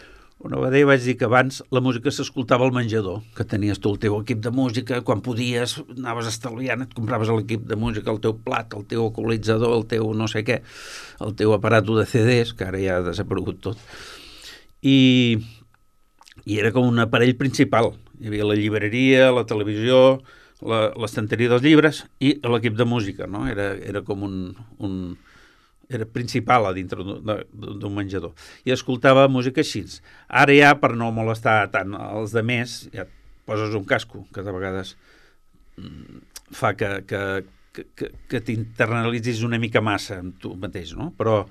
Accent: Sabadell, Catalonia, Spain; Perquè és el meu barri, és el meu barri, i jo vaig néixer al carrer... Primer Junqueras, eh? I després van canviar el nom i van dir carrer Castellà.

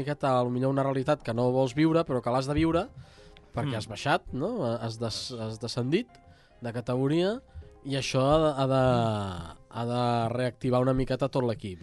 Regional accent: Castelldefels, Catalonia, Spain; Però recordeu que sóc de Castefa, com diuen.

